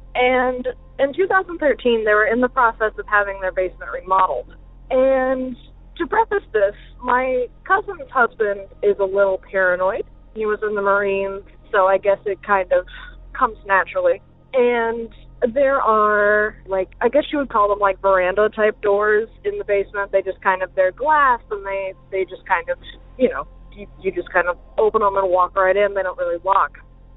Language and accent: English; South Carolina, United States; I'm from South Carolina, and I have two stories for you.